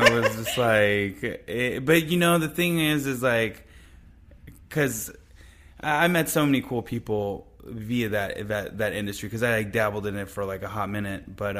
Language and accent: English; Royan, Nouvelle-Aquitaine, France; also born or lived in New York City, United States; I was born in New York City. At the age of one, my family moved to the southwest of France where my father's from. I lived there till I was like 6 or 7.